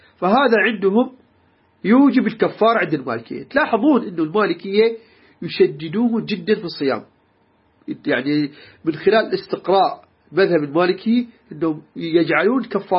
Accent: Iraq; عندنا بالعراق نقول صار عصبي

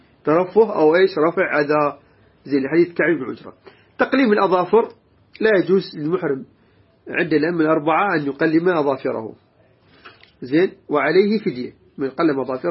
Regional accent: Iraq; يعني إحنا مثلا بلادنا من العراق

